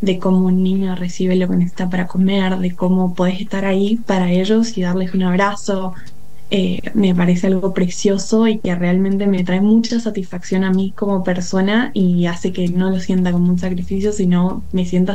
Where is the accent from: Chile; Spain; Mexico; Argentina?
Argentina; Luján de Cuyo, Mendoza; yo soy de Mendoza, como dijiste, de Luján de Cuyo, estoy viviendo acá. Tengo 18 años, recién cumplidos